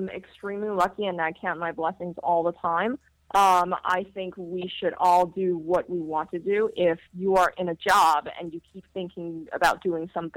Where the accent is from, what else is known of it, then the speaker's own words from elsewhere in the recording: California, United States; Well, I grew up in Silicon Valley.